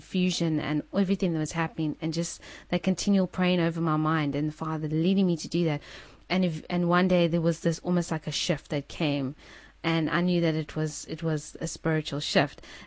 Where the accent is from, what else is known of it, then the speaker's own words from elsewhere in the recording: South Africa; We South Africans, I don't know how it is overseas. I'm South African and talk about South African.